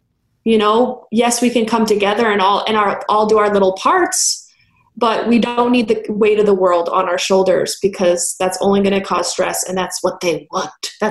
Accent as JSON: {"language": "English", "town": "Los Angeles", "region": "California", "country": "United States", "tie": "born or raised there", "said": "I grew up in Los Angeles, California. I had a completely different experience to those who lived in different states."}